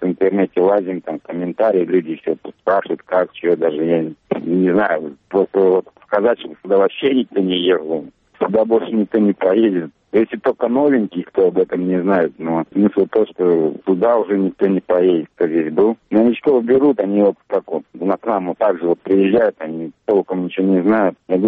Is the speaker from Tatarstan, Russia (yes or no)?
no; Saratov, Saratov Oblast, Russia; Я сам из Саратова